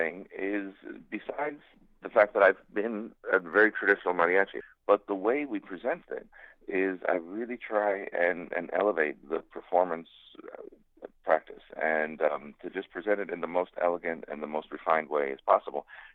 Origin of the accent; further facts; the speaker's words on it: Tucson, Arizona, United States; I grew up in Tucson, and Tucson is a very important mariachi city now.